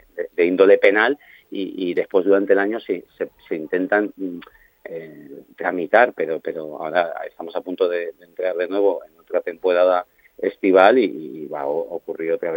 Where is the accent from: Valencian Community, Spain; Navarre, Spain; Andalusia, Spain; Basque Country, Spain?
Valencian Community, Spain; Valencia; now in Ibiza, Spain; incluso yo mismo soy de Valencia.